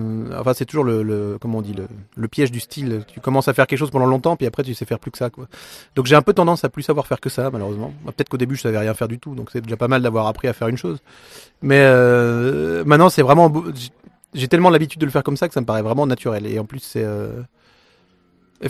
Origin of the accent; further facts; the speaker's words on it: Switzerland; En 97, vu que je suis suisse